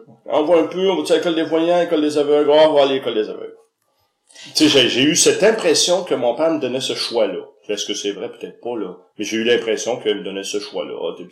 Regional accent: Huntingdon, Quebec, Canada; Moi, je viens de la MRC du Haut-Saint-Laurent. C'est-à-dire que je viens d'Huntingdon, en fait.

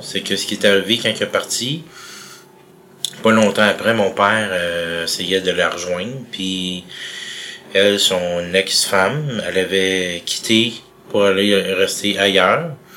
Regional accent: Longueuil, Quebec, Canada; Il a connu ma mère jeune, puis il a toujours resté ici. Fait que moi, je viens dans le fond de Longueuil. J'ai toujours été proche. Après ça, plus tard, quand j'avais peut-être, je dirais 7-8 ans, on a déménagé à La Plaine.

